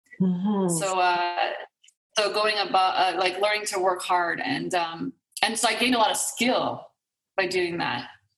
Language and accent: English; Ottawa, Ontario, Canada; moved away as an adult; I grew up in Ottawa, but I left alone, difficult family background. So I moved to Toronto after high school at 19 alone and lived in a rooming house.